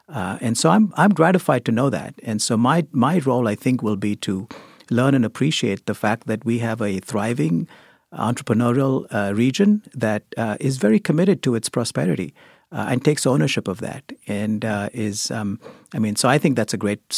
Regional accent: India; back when I was growing up in India, there were really only two options that were considered respectable.

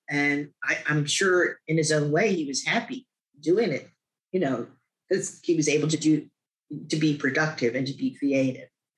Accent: Philadelphia, Pennsylvania, United States; For me, I grew up in Philadelphia. So for me, it was the Philadelphia Museum of Art.

